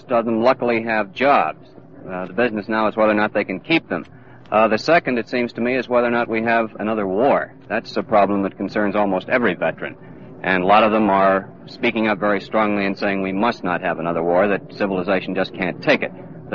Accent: Iowa, United States; This ought to be of a special interest in the Middle West. I'm from Iowa, and the next book is to be about Iowa.

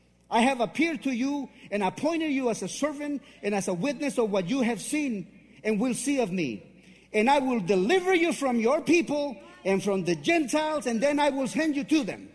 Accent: Mexico; accent: Texan; also born or lived in Texas, United States; I was born in Texas, actually. I'm sorry. I was. You can tell by my Texan accent, can you? But I was raised in Mexico, and in Mexico we get persecuted.

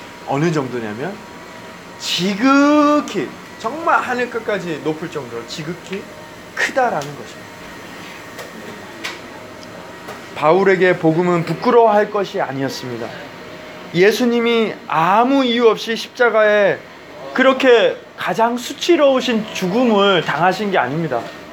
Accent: South Korea; now in United States; 물론 제가 한국인이니까 한국인에게 먼저

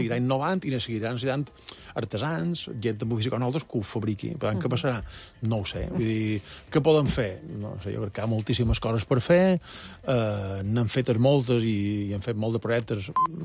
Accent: Colònia de Sant Jordi, Balearic Islands, Spain; Sí, jo som de la Colònia, era de la Colònia, ara ja no sé exactament, no és el que era, però sí, la Colònia encara.

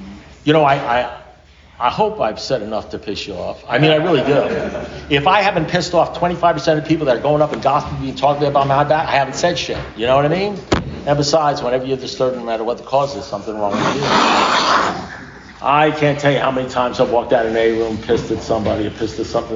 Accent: New York, United States; I'm from New York, we're pretty cool, you know, we don't want to get involved in the God thing.

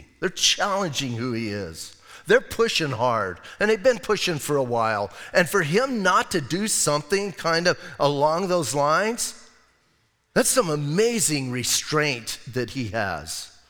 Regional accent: Arizona, United States; I've never sailed. I'm from Arizona. We don't do much of that.

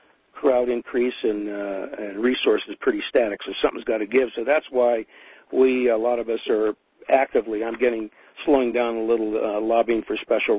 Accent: California, United States; I'm from the Bay Area, and I used to come up here in high school maybe a couple times a year

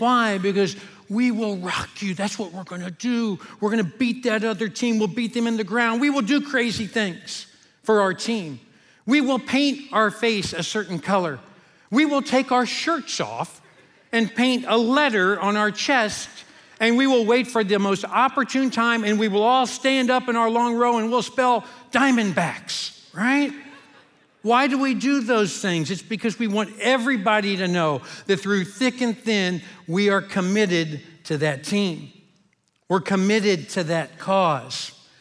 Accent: Cincinnati, Ohio, United States; Now, I grew up in Cincinnati. And baseball was really big there.

